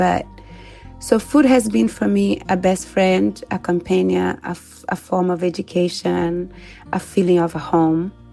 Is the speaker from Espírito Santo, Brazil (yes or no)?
no; Minas Gerais, Brazil; I'm from Minas, a well-known, respected state in Brazil.